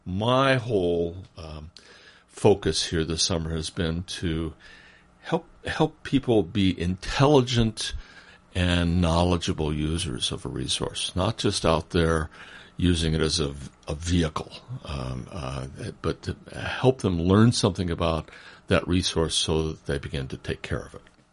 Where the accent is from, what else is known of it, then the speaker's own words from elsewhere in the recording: Burlington, Iowa, United States; I was born and raised down in Burlington and spent the best part of my education, probably, and the best part of my childhood, paddling with my brothers, the rivers of southeastern Iowa